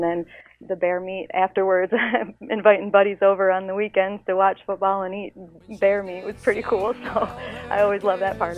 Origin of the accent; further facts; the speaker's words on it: Michigan, United States; but because it was my home state, I was familiar with the area.